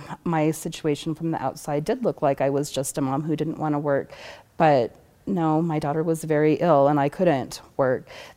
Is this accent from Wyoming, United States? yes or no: yes; Wyoming, United States; also born or lived in Nashville, United States; now in Boulder County, United States; I'm 40 years old. I'm originally from Wyoming, and I live in Boulder County. I was living in Tennessee, in Nashville at the time